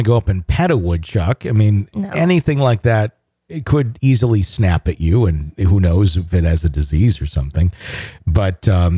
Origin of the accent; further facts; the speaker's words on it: Wisconsin, United States; I grew up in Wisconsin, which is like, it's a state animal.